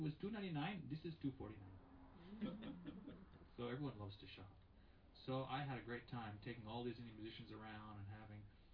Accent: Connecticut, United States; and luckily I lived in, I grew up in Connecticut, so I had access to New York City

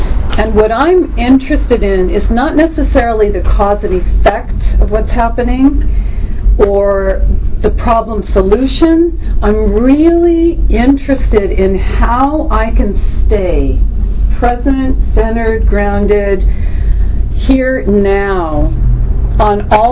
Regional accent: Los Angeles, California, United States; moved away as an adult; because I came from Los Angeles and I was there for 58 and a half years, my entire life. So this is the one big move of my whole life.

